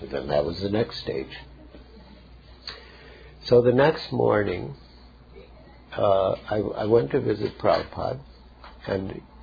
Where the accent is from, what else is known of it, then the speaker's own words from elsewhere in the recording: Mumbai, Maharashtra, India; one new friend here heard that I was from Bombay, and she's also from Bombay